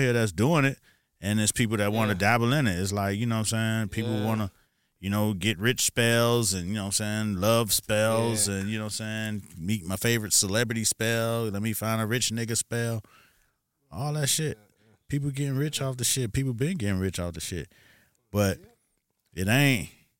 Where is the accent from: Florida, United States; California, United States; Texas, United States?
Florida, United States; Miami; I mean, I've been around. I'm from Miami, so a lot of that shit was going around.